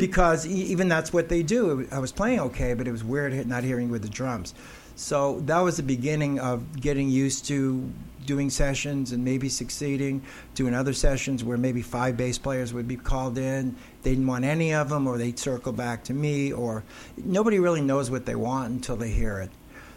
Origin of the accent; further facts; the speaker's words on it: New York, United States; now in Los Angeles, United States; when we first came to L.A., I'm from New York, we got a record deal